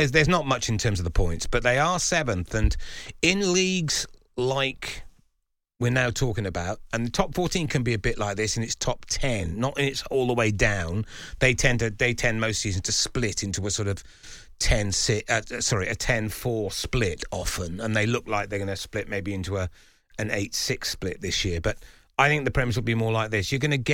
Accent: Cardiff, Wales, United Kingdom; because my hometown, Cardiff, beat Leinster for the first time since 2009.

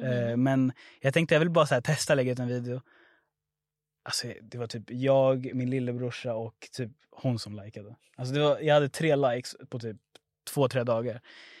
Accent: Ecuador; now in Sweden; Jag var i Ecuador, mitt hemland.

